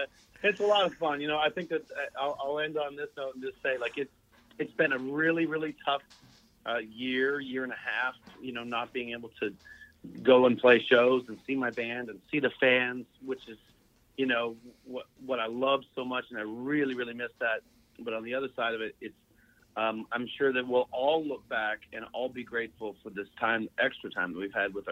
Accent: Pembroke, Ontario, Canada; now in Nashville, United States; it's 1,000 miles door to door from my place here in Nashville back to Pembroke, Ontario, to raise money for local charities

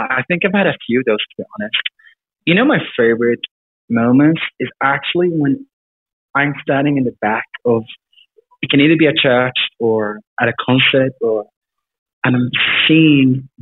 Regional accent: South Africa; also born or lived in Sweden; I grew up in Sweden and Africa, of all places.

